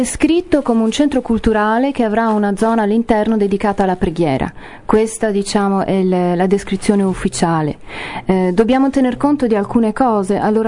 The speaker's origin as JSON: {"language": "Italian", "country": "United States", "second_language": "Italian", "said": "Io sono americana, mi trovavo lì a New York per trovare mia madre"}